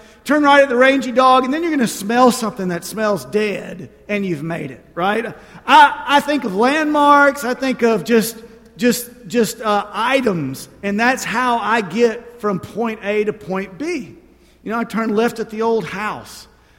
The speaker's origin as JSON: {"language": "English", "town": "Nashville", "region": "Tennessee", "country": "United States", "said": "And I'm from Nashville, and she grew up here in Columbus."}